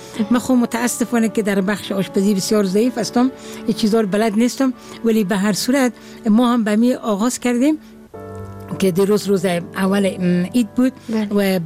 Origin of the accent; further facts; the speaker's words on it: Herat, Afghanistan; now in Kabul, Afghanistan; من متولد هرات هستم، یعنی از شهر هرات هستم، ولی تقریبا شاید بیش از 30 سال باشه که در کابل زندگی می کنم.